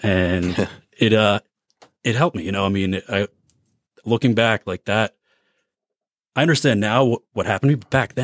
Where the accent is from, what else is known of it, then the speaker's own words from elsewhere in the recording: Hasbrouck Heights, New Jersey, United States; I grew up in Lower Bergen County, Hasbrook Heights, New Jersey.